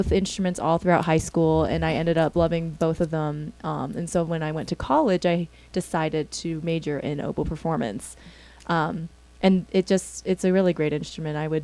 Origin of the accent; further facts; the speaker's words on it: Houston, Texas, United States; Oh, no, we are from Houston, Texas.